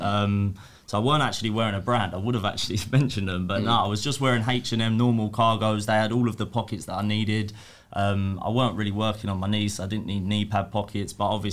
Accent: East of England, United Kingdom; So I'm from Essex. I come from a hard-working family.

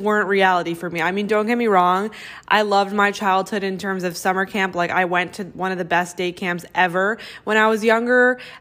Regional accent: Florida, United States; I'm from Florida, so winter isn't a thing here, and I'm Jewish, so I didn't even celebrate Christmas.

